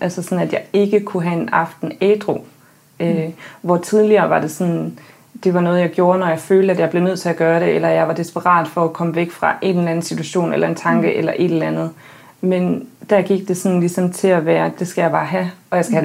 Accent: Central Denmark Region, Denmark; Jeg er født og opvokset på landet uden for Aarhus

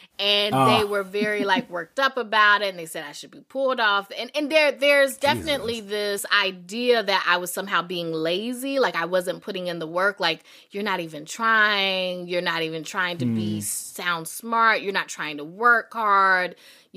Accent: the South, United States

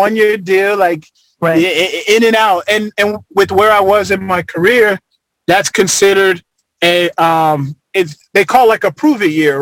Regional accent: Boston, Massachusetts, United States; born there; now in Arizona, United States; So I actually was born in Boston. I was born in Boston.

